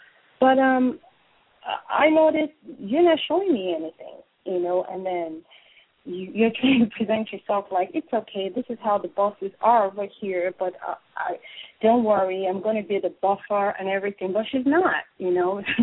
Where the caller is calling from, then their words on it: New Jersey, United States; I'm calling from New Jersey.